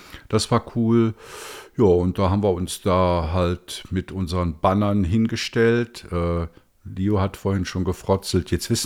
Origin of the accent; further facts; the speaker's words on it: Bonn, North Rhine-Westphalia, Germany; born there; ich bin ja in Bonn geboren und meine Mutter wohnt in St. Augustin